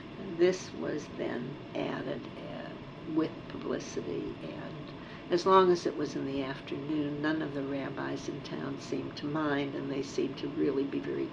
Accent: Pittsburgh, Pennsylvania, United States; And Bob also was born and raised in Pittsburgh.

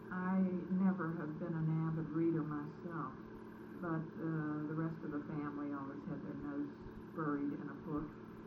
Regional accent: Beaver, Pennsylvania, United States; born there; I was born in Beaver, down the river, down the Ohio.

